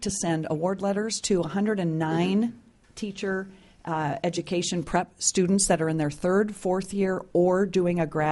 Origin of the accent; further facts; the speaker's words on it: Juneau, Alaska, United States; I was born and raised in Juneau. I went outside for my education, spent 26 years in another state as a professional, and then was able to come back to Alaska